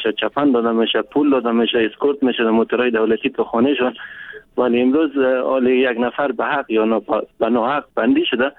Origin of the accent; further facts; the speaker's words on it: Bamyan, Afghanistan; now in Kabul, Afghanistan; من از یاد از بامیان هستم، خانه من در کابل هست